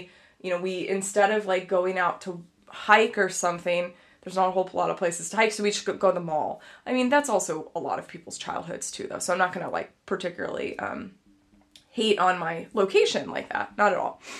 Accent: Dallas, Texas, United States; I am originally from Texas, from Dallas, and Dallas, if you're familiar with it, is, you know, it's a very interesting place to live.

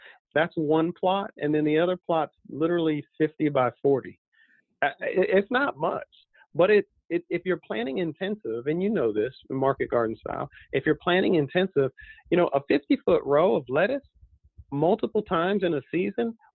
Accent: Germany; I saw it when I was growing up in Germany.

